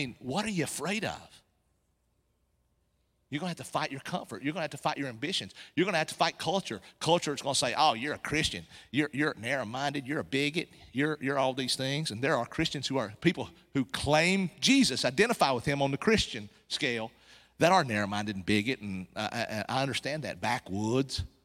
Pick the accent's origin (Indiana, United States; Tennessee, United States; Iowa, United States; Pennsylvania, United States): Tennessee, United States; I grew up in Appalachian Mountains in East Tennessee and went to public school.